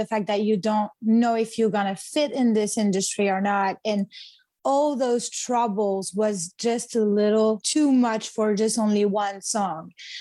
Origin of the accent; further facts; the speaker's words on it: France; accent: French; For everybody who don't know me, I'm French, so you might know it because of my accent.